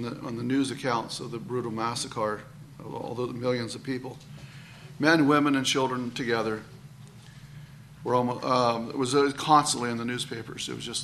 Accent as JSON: {"language": "English", "region": "Maryland", "country": "United States", "tie": "born or raised there", "lives_now": "Canada", "said": "You know, I grew up in Maryland, so it was south of the Mason-Dixon line, which means I would have grown up on the southern side."}